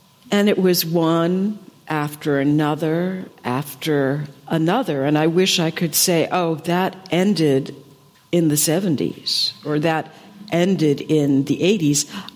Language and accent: English; Boston, Massachusetts, United States; So whenever there was a school vacation, I grew up in Boston, I would go visit my aunt.